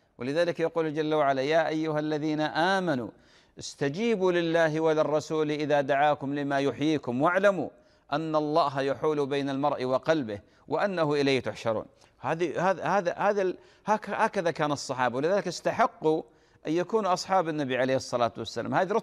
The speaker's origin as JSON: {"language": "Arabic", "country": "Saudi Arabia", "said": "طبعا أنا من السعودية"}